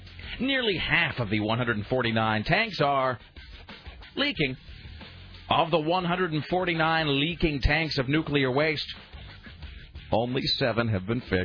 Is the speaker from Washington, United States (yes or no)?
yes; Kennewick, Washington, United States; By the way, for those of you who are heading to my hometown of Kennewick, yesterday we had an article about Hanford nuclear waste.